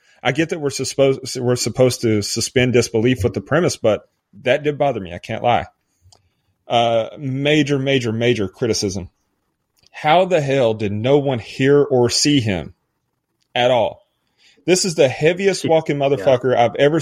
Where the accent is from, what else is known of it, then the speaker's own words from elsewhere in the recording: Tennessee, United States; So I'm from East Tennessee. I've spent a lot of time in the woods.